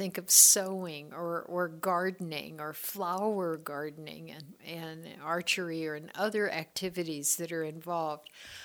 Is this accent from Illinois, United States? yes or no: yes; Illinois, United States; I grew up in Illinois, so, you know, I always say I grew up in the middle of a cornfield